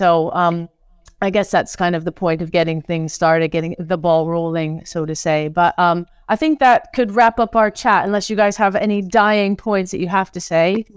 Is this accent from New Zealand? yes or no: yes; New Zealand; I hate to say it as a Kiwi